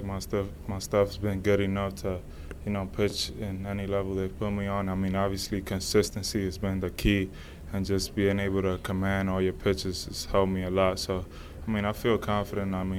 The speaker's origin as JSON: {"language": "English", "town": "New York City", "region": "New York", "country": "United States", "tie": "born there", "said": "because I was born in Washington Heights, so that was like 15 minutes away."}